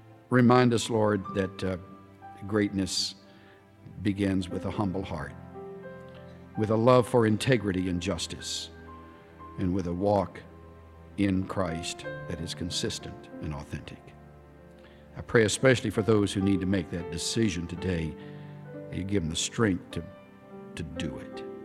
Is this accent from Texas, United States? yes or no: yes; El Campo, Texas, United States; I remember as a little boy in a little Baptist church that we attended for several years growing up in South Texas town of El Campo.